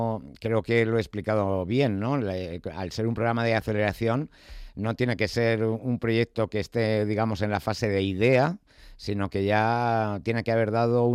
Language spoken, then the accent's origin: Spanish; Madrid, Community of Madrid, Spain; yo soy de Vicálvaro, o sea que a ver lo que me vas a contar de mi barrio.